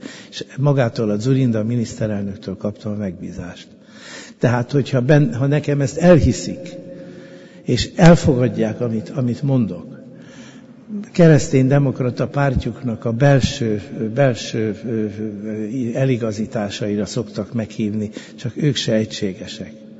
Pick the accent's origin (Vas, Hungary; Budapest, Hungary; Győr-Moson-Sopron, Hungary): Budapest, Hungary; also born or lived in Nové Zámky, Slovakia; Elég jó magyar vagyok, mert engem Érsekújváron 3 évig vertek a szlovákok azért, mert Pestről kerültünk oda, és ott ragadtunk az ostromkor.